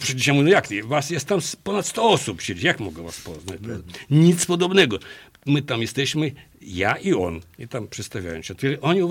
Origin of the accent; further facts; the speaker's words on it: Luhansk, Luhansk Oblast, Ukraine; now in Poland; ja pochodzę z wschodniej Ukrainy, z Lugańska i tam raczej się nie wybieram, bo tam bardzo ciężka sytuacja.